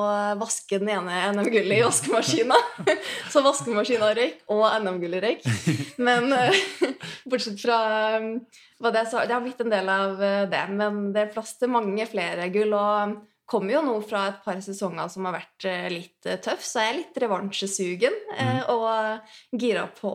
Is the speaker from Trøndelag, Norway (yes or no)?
yes; Trondheim, Trøndelag, Norway; Og jeg er fra Trondheim, 30 år